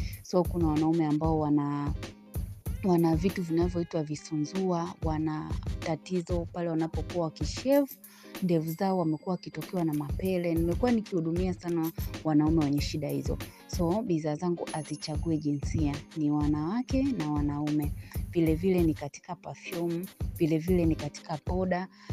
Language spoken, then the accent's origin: Swahili; Morogoro, Tanzania; Natoka mkoa wa Morogoro